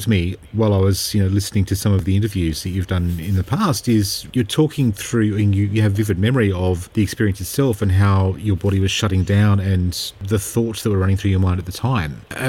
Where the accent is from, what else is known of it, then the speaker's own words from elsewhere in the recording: Sydney, New South Wales, Australia; Yeah, I'm with you there, though, because I came from Sydney.